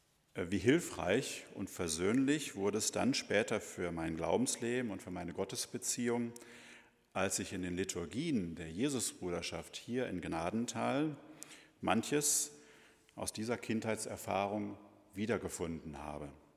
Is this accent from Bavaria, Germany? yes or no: no; Essen, North Rhine-Westphalia, Germany; born there; aus meiner Geburtsstadt in Essen. Ich war damals Jugendleiter im Weiglerhaus in Essen. Das ist eine Jugendeinrichtung der evangelischen Kirche.